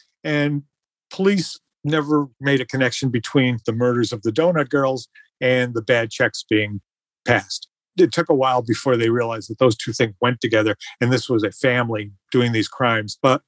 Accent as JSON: {"language": "English", "town": "Rochester", "region": "New York", "country": "United States", "tie": "born or raised there", "said": "So it was my hometown when I grew up."}